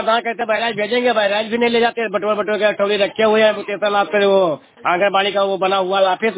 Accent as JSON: {"language": "Hindi", "region": "Uttar Pradesh", "country": "India", "said": "जिला बहराई।"}